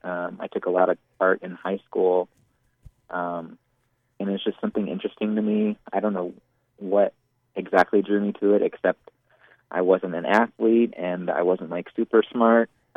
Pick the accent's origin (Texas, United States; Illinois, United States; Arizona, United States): Texas, United States; Dallas; I'm from Dallas, and I was back at home for several years after school before moving out here.